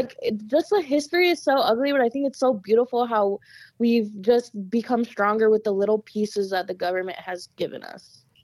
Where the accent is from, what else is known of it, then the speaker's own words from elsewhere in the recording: Fort Belknap Reservation, Montana, United States; I come from the reservation, so I guess I'm speaking from like reservation perspective. Mm-hmm. I'm from the Fort Belknap Reservation, so I guess this is just my experience.